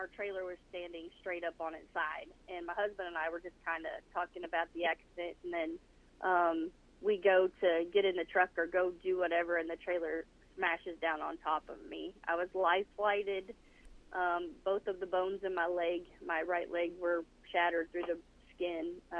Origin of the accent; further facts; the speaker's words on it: Missouri, United States; I'm from Northern Missouri.